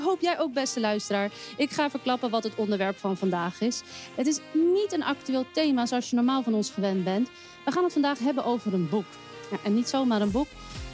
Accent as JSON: {"language": "Dutch", "town": "Amsterdam", "region": "North Holland", "country": "Netherlands", "said": "jij luisteraar bent een Amsterdammer, net als ik zelf."}